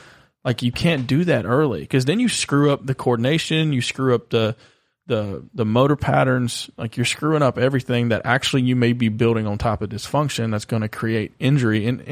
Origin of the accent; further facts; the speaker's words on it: United States; and I'm American